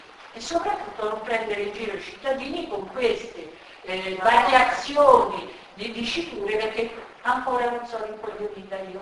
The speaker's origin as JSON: {"language": "Italian", "town": "Catania", "region": "Sicily", "country": "Italy", "said": "per scrupolo vado a leggere le analisi del mio paese, Catania."}